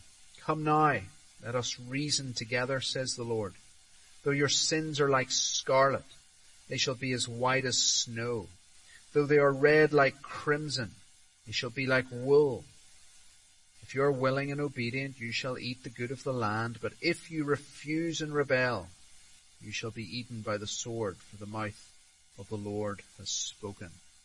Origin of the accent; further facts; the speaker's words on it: Tanzania; I was brought up in Tanzania